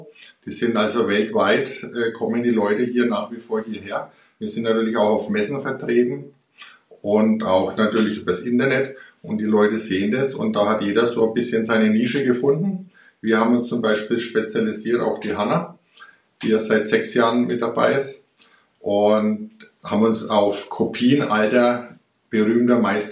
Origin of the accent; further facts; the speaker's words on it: Erlangen, Bavaria, Germany; Ich bin in Erlangen aufgewachsen. Das ist ja so die Nachbarstadt von hier, Bubenreuth.